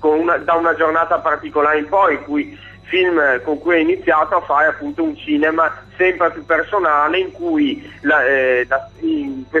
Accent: Veneto, Italy; però io sono veneto

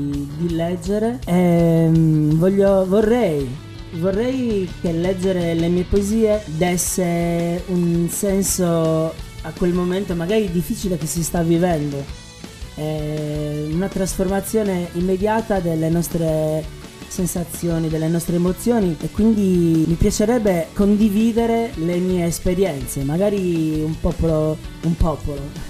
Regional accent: Sardinia, Italy; io sono sardo

